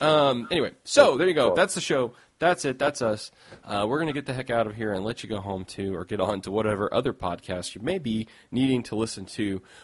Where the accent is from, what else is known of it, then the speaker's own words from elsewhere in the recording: United States; I'm an American. I'm stupid, all right? We don't even understand how to use the metric systems